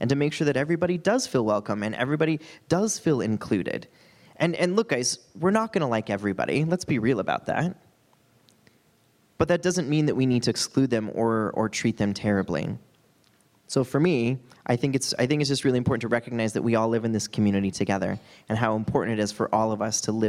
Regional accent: Wyoming, United States; growing up in Wyoming, it wasn't hugely culturally diverse

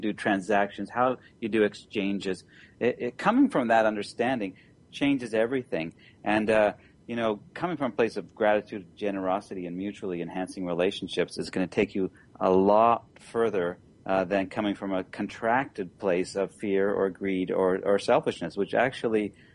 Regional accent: Canada; As a Canadian, it's good I'm spending more time in New York because we tend to be a little too nice

